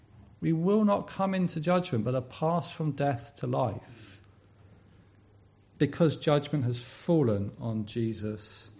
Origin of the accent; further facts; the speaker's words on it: England, United Kingdom; You know, it's like telling me I'm not English. I've got the passport. I can prove it.